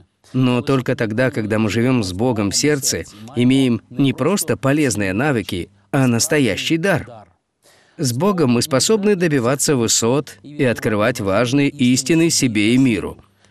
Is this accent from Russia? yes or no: no; Ukraine; also born or lived in New York / Nice; Я же украинец.